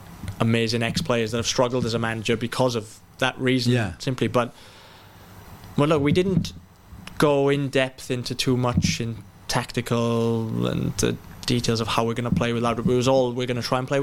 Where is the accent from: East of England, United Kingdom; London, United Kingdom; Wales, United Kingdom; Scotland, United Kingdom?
Wales, United Kingdom; Swansea; Look, I was from Swansea, is a one club city.